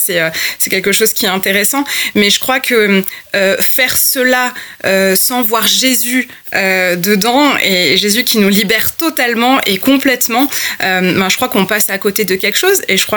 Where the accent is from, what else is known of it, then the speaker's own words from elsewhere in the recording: Grenoble, Auvergne-Rhône-Alpes, France; je suis grenobloise d'origine